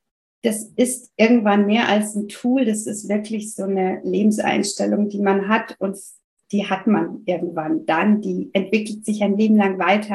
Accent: France; now in Germany; Ich komme ursprünglich aus Frankreich, bin aber schon inzwischen 30 Jahre in Deutschland, lebe am Chiemsee mit meiner Familie.

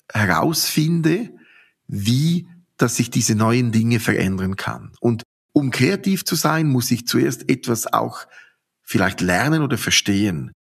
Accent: Switzerland; was ich als Schweizer jetzt nie machen würde

